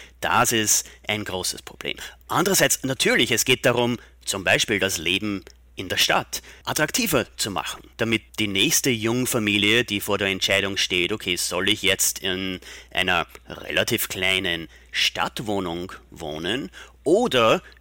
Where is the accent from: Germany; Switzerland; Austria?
Austria; Amstetten, Lower Austria; Ich bin selbst in einem Einfamilienhaus aufgewachsen in Amstetten, Niederösterreich.